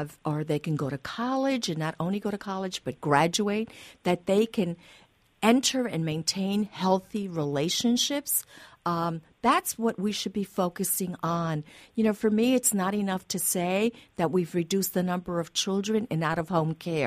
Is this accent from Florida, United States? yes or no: no; New York City, New York, United States; You know, I grew up in the South Bronx. My parents came from Puerto Rico, you know, looking for a better life for their two children.